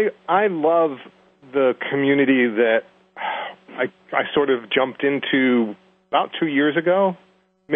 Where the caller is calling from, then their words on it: Boston, Massachusetts, United States; I'm calling from beautiful Boston, Massachusetts.